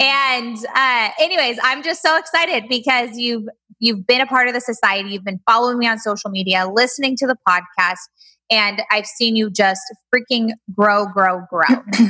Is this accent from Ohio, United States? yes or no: no; Bakersfield, California, United States; And I've just kind of like known her for a long time because we're from Bakersfield.